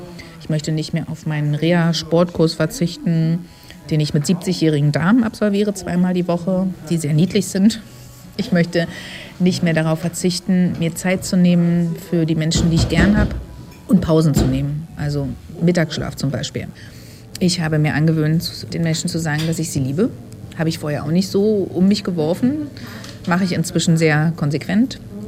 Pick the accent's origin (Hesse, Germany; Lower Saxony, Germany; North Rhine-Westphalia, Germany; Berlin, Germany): Berlin, Germany; Ich bin Berlinerin, 43 Jahre alt